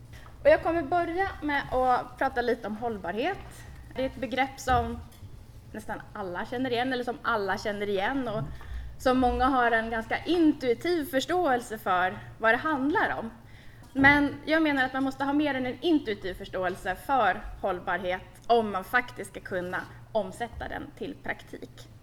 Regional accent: Tyresö, Stockholm County, Sweden; Jag är också uppvuxen i Tyresö, i Öringe.

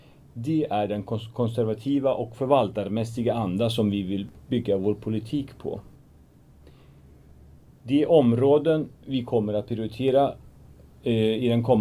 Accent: Sweden; Född och uppvuxen i Mellansverige. På massa olika städer och orter faktiskt. Min far var militär så vi flyttade runt ganska ordentligt under min barndom.

